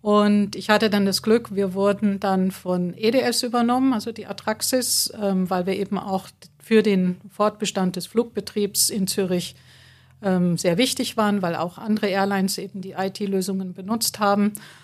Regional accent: Munich, Bavaria, Germany; ich bin in München groß geworden, in der Nähe vom alten Flughafen Riem.

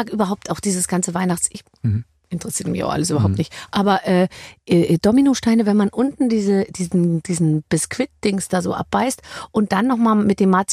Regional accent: Munich, Bavaria, Germany; Gebürtig in Leipzig. Ich komme aus München.

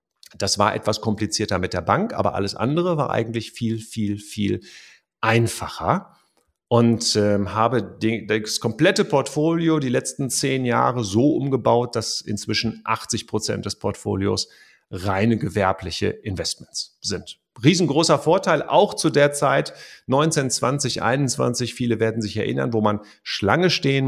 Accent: West Germany, Germany; wenn man so als Wessi in den Osten nach Brandenburg kam.

